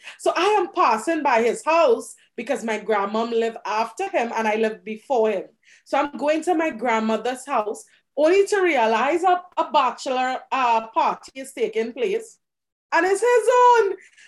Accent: Trinidad & Tobago; I'm an island girl. So I'm from Trinidad and Tobago.

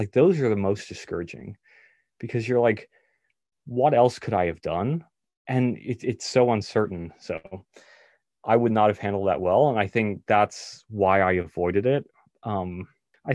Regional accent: New York City, New York, United States; I rode the MTA like pretty much my whole life growing up in New York.

